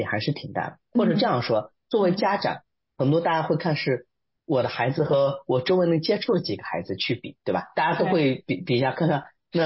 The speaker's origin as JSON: {"language": "Chinese", "country": "China", "said": "比如像我们中国人很多也，可能祖父母也会帮忙"}